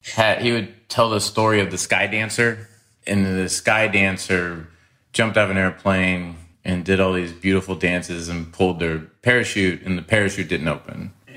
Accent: Midwest, United States; but I'm also from the Midwest, like Jason, so we cry a lot.

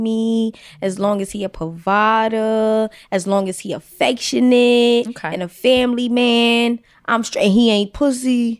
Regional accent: New York, United States; I went to MS 113. That's Clinton Hills.

